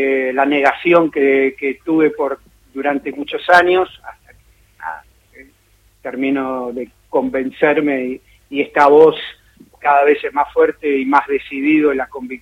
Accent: Buenos Aires, Argentina; born there; Yo nací en Barracas

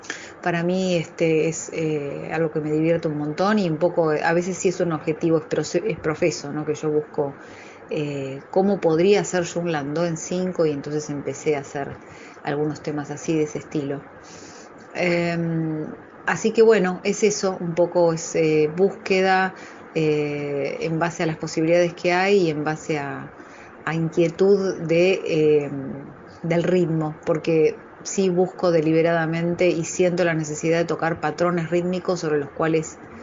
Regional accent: Buenos Aires, Argentina; born there; accent: Rioplatense; se me nota lo rioplatense, mitad de mi familia uruguaya y mitad argentina. Sí, yo nací en Buenos Aires, pero mi historia y mi raíz viene de Uruguay también.

